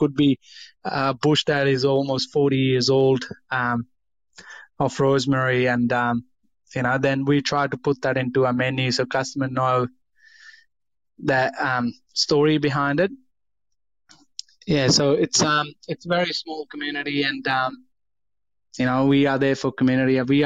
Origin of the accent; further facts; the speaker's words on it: India; And I tell them I'm from India.